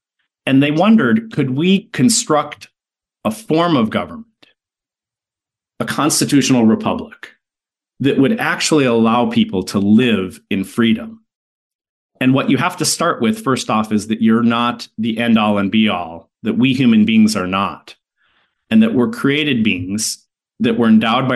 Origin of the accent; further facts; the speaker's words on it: Midwest, United States; I grew up in the Midwest.